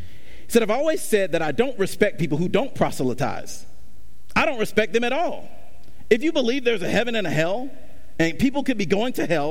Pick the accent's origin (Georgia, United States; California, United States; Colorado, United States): Georgia, United States; Stone Mountain; That I'm this boy from Stone Mountain, Georgia.